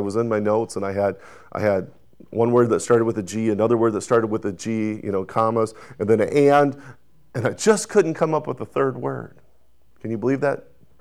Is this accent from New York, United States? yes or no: no; Ellendale, North Dakota, United States; I grew up in Ellendale, North Dakota. I was there from the second grade to eighth grade.